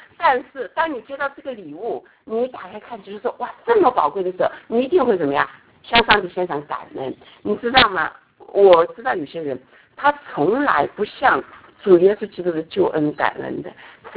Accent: China; 你知道我们中国人有一句话，就是说父母在，不是父母在不远游

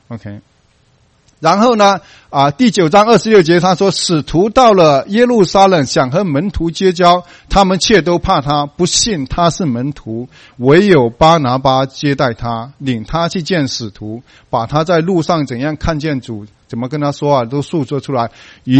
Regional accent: China; 我们中国人有讲到一个什么伯乐，伯乐是什么，会很会相马的。

